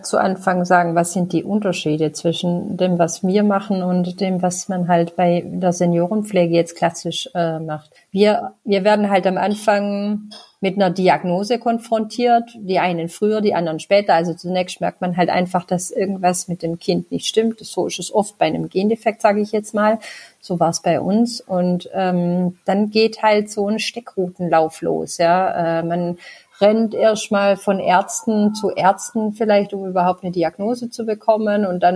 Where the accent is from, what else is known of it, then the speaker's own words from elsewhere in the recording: Baden-Württemberg, Germany; accent: Swabian; Ich kann mein Schwäbisch noch schlechter unterdrücken. Ich komme aus dem Kreis Rottweil ursprünglich.